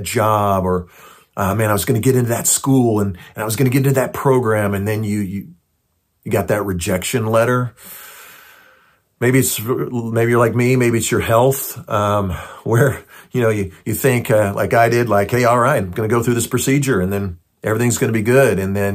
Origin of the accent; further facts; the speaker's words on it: California, United States; now in Oklahoma, United States; I grew up in California. Hey, don't hold that against me. I call myself an Okie now.